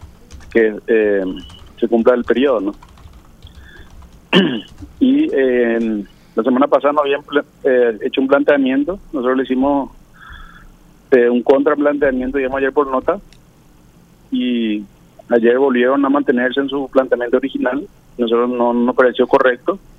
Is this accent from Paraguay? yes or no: yes; Paraguay; también nos vamos como paraguayos.